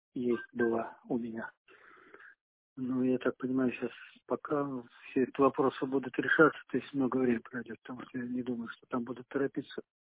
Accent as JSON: {"language": "Russian", "town": "Krasnodar", "region": "Krasnodar Krai", "country": "Russia", "said": "Нет, я из Краснодара."}